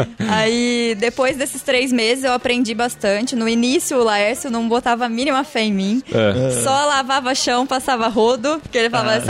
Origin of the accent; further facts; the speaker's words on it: Ribeirão Preto, São Paulo, Brazil; Eu sou de Ribeirão